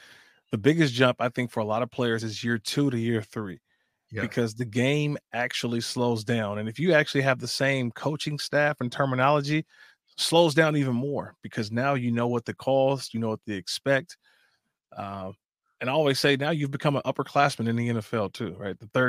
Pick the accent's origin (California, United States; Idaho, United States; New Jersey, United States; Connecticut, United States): California, United States; Oakland; I'm torn that my hometown city has lost everything, right, in terms of the sporting teams, right? Even the Warriors went from Oakland.